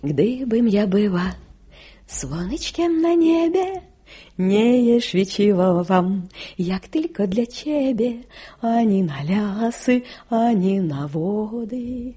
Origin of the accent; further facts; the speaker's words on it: Berdyansk, Zaporizhzhia Oblast, Ukraine; мы жили в Бердянске